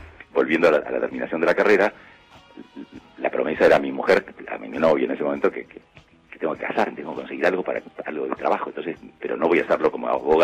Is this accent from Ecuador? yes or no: no; Argentina; also born or lived in Spain; No, yo soy argentino, más o menos … que se pierden en la selva tucumana